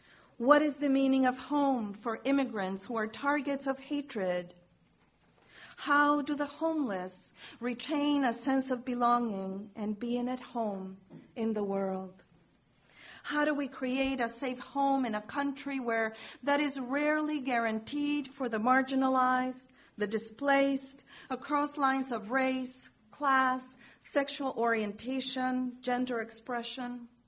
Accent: Chile; also born or lived in New Jersey / New York / Rhode Island / Puerto Rico; When I say I'm from Chile, they might ask about what city and what school I went to. That would have several answers.

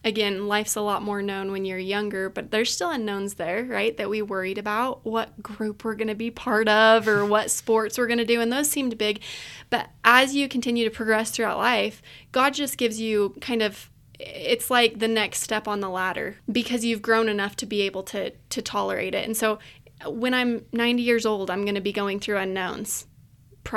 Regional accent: Idaho, United States; I grew up in Idaho, a small town in Idaho. Served my mission in Japan, graduated from Utah State University

